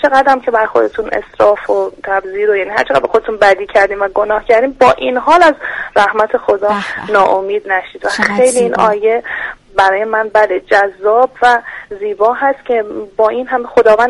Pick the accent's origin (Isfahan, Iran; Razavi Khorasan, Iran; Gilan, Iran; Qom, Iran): Isfahan, Iran; بنده 28 سالمه، اهل اصفهان هستم.